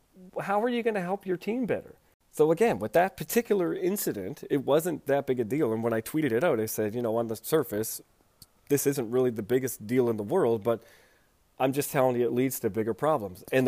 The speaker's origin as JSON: {"language": "English", "region": "Nova Scotia", "country": "Canada", "tie": "born or raised there", "said": "I am from Nova Scotia, as you know. I'm a Maritimer. I've played hockey here. I grew up here."}